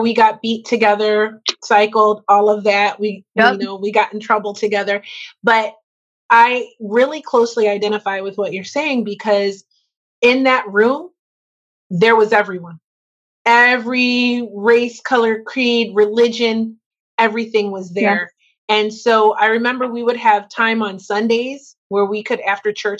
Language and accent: English; Northeast, United States; to hear the perspective of someone from across the country from you, or from down south, because I'm from the Northeast.